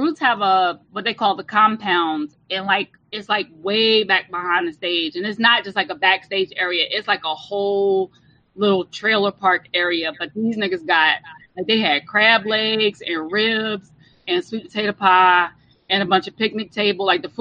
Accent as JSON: {"language": "English", "town": "New York City", "region": "New York", "country": "United States", "said": "as a New Yorker, especially, I could resonate with it because my biggest fear is that my family loses our house in Harlem to taxes"}